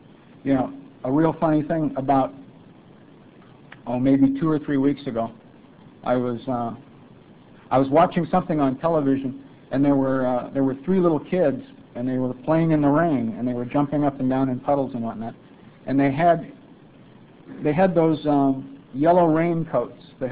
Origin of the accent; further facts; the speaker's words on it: Portland, Oregon, United States; also born or lived in Chicago, Illinois; I was born in Chicago, Illinois, and I moved pretty soon after I was born, I guess, to Portland, Oregon, and that's where I grew up.